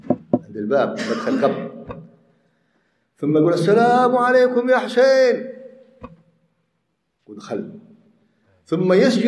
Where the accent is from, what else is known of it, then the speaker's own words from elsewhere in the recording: Yemen; وعندنا في اليمن يفعلون هذا قبور هذا طوفوا بها ويفعلون هذا